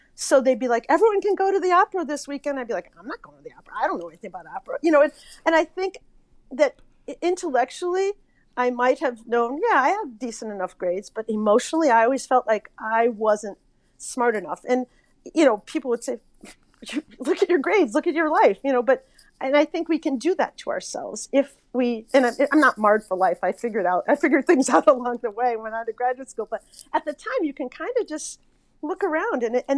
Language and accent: English; Springfield, Massachusetts, United States; I'm from Springfield, Massachusetts.